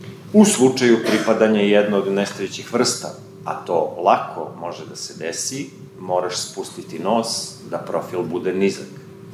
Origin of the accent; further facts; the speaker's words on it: Kragujevac, Šumadija, Serbia; Ja sam jedini pisac iz Kragujevca